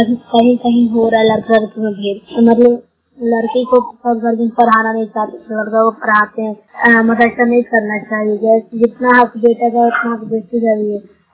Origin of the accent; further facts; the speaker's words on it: Bihar, India; मैं news block से हूँ, जिला नालंदा की निवासी हूँ।